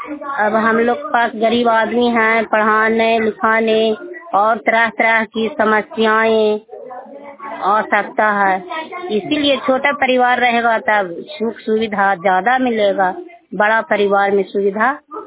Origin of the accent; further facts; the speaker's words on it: Yashwantpur, Bihar, India; चंडी प्रखंड रुखाई पंचायत यशवंतपुर ग्राम के रहने वाली हूँ।